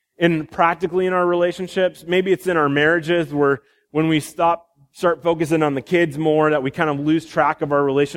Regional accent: Iowa, United States; And Gink and I grew up in Iowa.

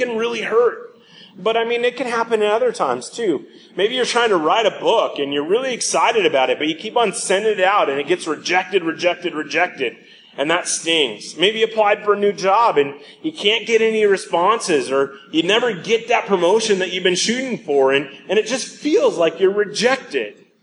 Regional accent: Sioux Center, Iowa, United States; I grew up in Sioux Center, Iowa, and we had this recess club.

